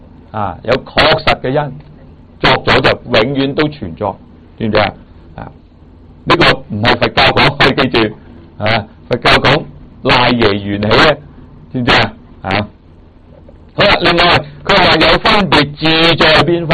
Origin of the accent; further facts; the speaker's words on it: China; 我哋中國人咪咁執咯